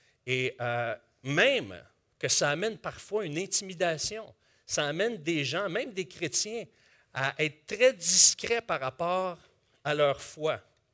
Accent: Quebec, Canada; en tant que Québécois, on a assisté pour la plupart d'entre nous à des baptêmes d'enfants. Moi-même, je suis né dans une famille catholique non pratiquante, mais j'ai été baptisé étant bébé.

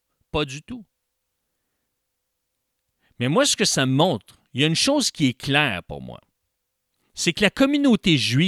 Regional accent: Quebec, Canada; Plus près, chez nous, au Québec

